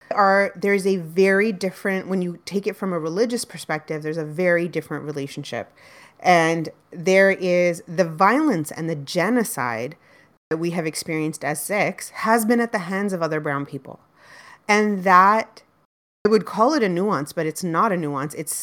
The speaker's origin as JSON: {"language": "English", "country": "Canada", "said": "Anti-Sikh violence and the experience of anti-Sikh violence, especially as a Canadian Sikh, is rooted very specifically in a Sikh identity"}